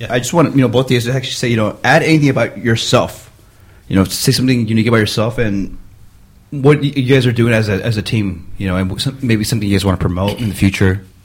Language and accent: English; California, United States; and we're from Orange County, and you guys are from Orange County as well